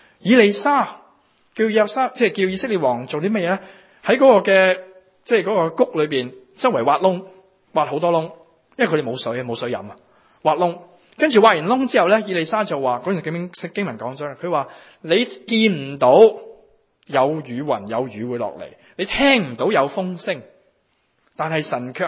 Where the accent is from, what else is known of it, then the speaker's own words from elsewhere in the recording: Guangdong, China; 即系二个食生菜，我哋广东人讲嘅。